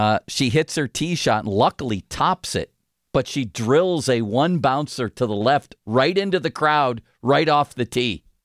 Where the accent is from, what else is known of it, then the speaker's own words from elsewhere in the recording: Buffalo, New York, United States; And, you know, I'm from Buffalo, but I also have a longtime affinity for the Lions for some reason.